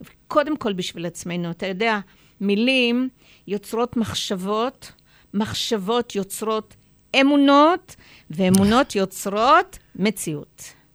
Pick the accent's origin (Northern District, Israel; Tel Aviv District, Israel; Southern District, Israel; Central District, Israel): Northern District, Israel; Tiberias; born there; ואני גרתי בכל הארץ, אני צברית ו... נולדתי בטבריה.